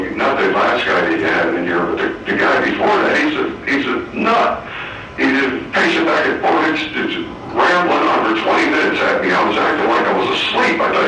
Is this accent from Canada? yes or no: no; Connecticut, United States; accent: Connecticut; I talked like with my New England accent, like I was some kind of educated dude or something, because I used to talk like, I talk different, you know, and because I was with the Connecticut accent